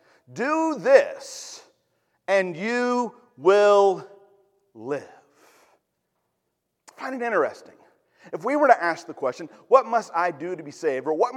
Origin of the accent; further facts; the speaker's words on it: West Virginia, United States; Yeah, for me, I mean, I grew up in West Virginia. All right, so there are possums everywhere along the side of the road.